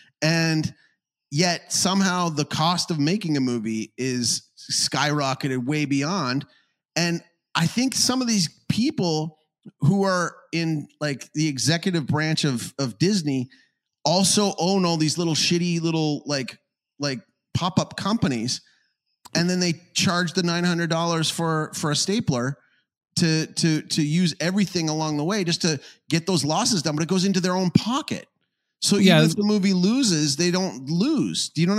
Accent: Calgary, Alberta, Canada; I'm from Calgary.

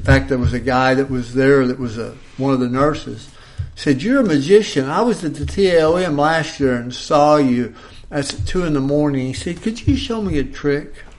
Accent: Oklahoma, United States; And, of course, I'm from the South. I'm from Oklahoma.

